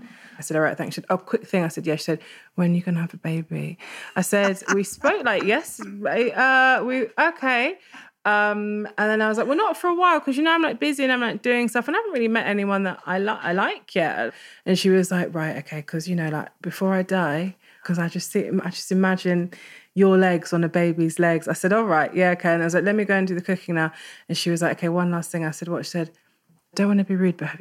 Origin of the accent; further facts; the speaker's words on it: Jamaica; It's funny, we're from Jamaica, but she didn't cook a lot of Jamaican food